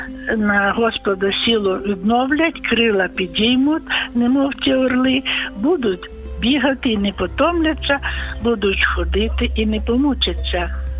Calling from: Volyn Oblast, Ukraine; я з Волині.

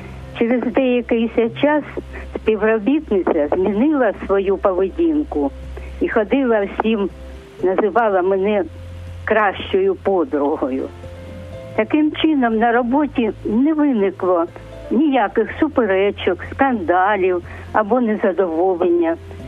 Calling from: Kharkiv, Kharkiv Oblast, Ukraine

